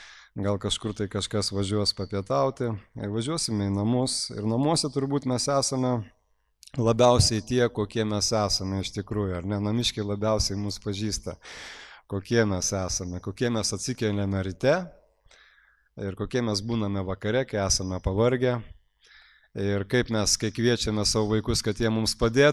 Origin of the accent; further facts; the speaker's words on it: Elektrėnai, Vilnius County, Lithuania; Tai lygiai taip pat ir man, aš ten išmokau skaityti, išmokau rašyti.